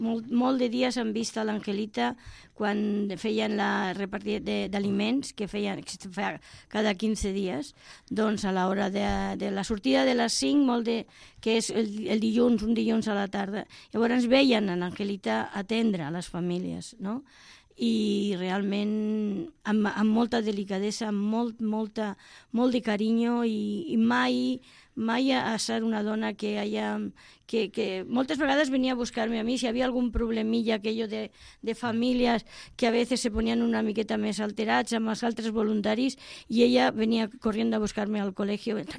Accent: Catalonia, Spain; soc filla del barri de la Salut. Vaig néixer molt a prop d'on vivia ara l'Angelita, allà a la calle Ricardo Strauss. Vaig néixer allà. I els meus pares també són fruit de l'any... Es varen conèixer aquí a Catalunya

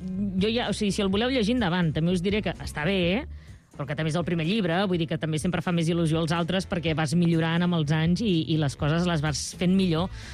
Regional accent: Reus, Catalonia, Spain; jo sóc de Reus i sempre reivindico Reus

